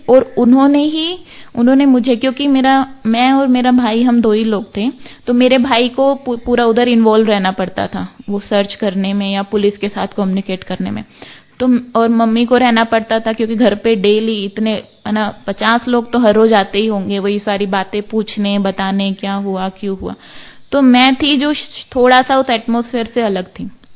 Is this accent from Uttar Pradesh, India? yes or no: no; Delhi, India; जो वहां से शुरू होके जो हमारा होम टाउन है दिल्ली तक जाती है